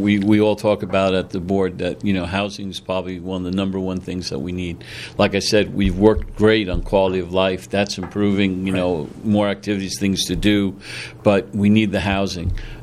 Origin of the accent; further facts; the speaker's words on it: New York, United States; Well, I told you I grew up on Long Island, right?